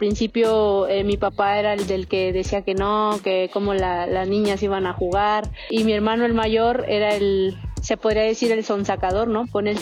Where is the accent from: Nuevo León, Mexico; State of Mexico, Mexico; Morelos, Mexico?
Morelos, Mexico; Tehuixtla; Yo soy originaria de Tehuixtla, Morelos.